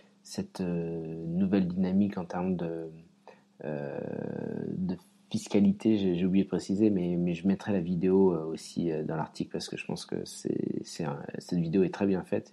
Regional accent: France; chez nous, en France, c'est plus compliqué.

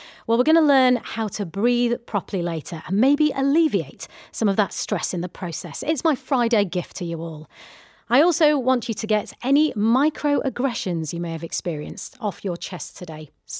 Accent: Yorkshire and the Humber, United Kingdom; no, I grew up in Yorkshire.

